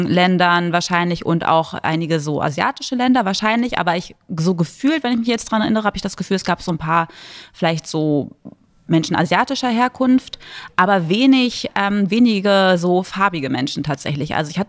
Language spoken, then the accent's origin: German; Berlin, Germany; born there; Und ich bin aber in Ost-Berlin geboren, eigentlich mitten im Herzen Berlins, in der Charité.